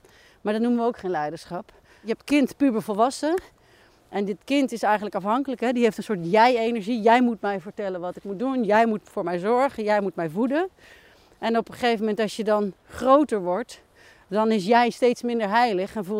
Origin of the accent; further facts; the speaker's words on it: North Brabant, Netherlands; ik kom zelf uit Brabant, jij ook